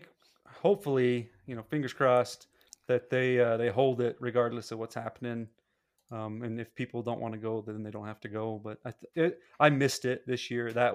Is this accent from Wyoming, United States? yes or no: yes; Dubois, Wyoming, United States; Growing up in Dubois, we actually played for Riverton because we didn't have a team.